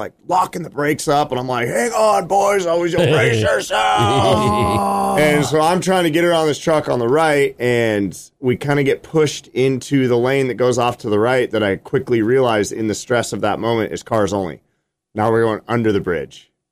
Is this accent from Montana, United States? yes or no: yes; Butte, Montana, United States; now in Wise River, United States; Butte, Montana is my hometown. Wise River's about 38 miles outside of Butte.